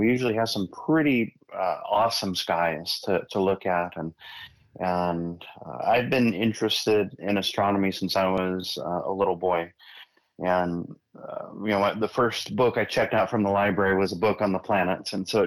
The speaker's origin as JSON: {"language": "English", "town": "Sacramento", "region": "California", "country": "United States", "tie": "born or raised there", "also_born_or_lived": "Placerville / Pollock Pines", "said": "I grew up here. I grew up in Sacramento and in the Sierras up in Placerville and Pollock Pines."}